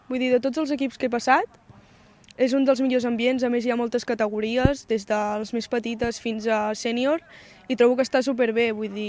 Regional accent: Celrà, Catalonia, Spain; Jo sóc de Celrà, o sigui, faig un trajecte de mitja hora per venir fins aquí

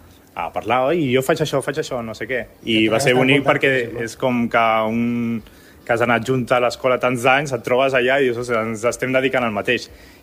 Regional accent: Palamós, Catalonia, Spain; aquí jo soc de Palamós i d'ahir vaig estudiar a Barcelona, vaig estudiar audiovisuals

